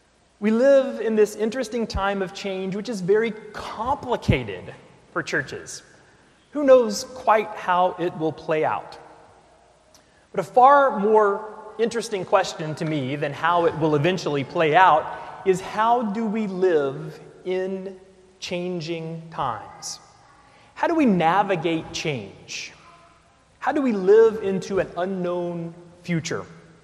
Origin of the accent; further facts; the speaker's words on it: Texas, United States; a cemetery not far from my hometown in East Texas.